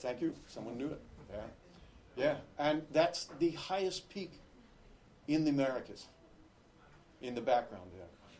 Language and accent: English; Des Moines, Iowa, United States; moved away as an adult; And I grew up in Des Moines, Iowa, glad to escape at 21. I wanted to live in mountains and forests.